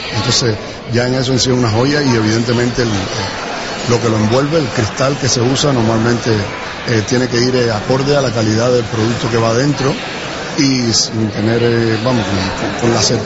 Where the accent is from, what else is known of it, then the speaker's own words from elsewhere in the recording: Cuba; now in Spain; Yo, como ven en mi acento, no soy del Penedés ni catalán, soy cubano, ¿okay?